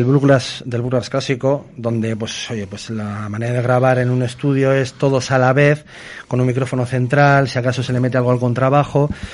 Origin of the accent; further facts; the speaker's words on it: Muskiz, Basque Country, Spain; Vamos, yo soy de Musquis.